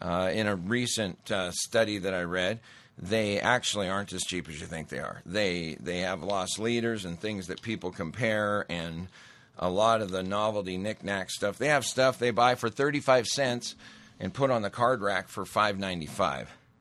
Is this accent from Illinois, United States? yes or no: no; Montana, United States; I grew up in Montana. It was worse when I lived there.